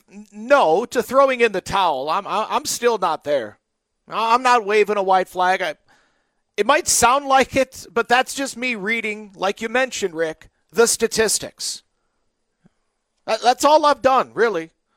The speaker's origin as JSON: {"language": "English", "town": "Detroit", "region": "Michigan", "country": "United States", "tie": "born or raised there", "said": "I mentioned I grew up in Detroit. The Tigers were putrid for most of my childhood."}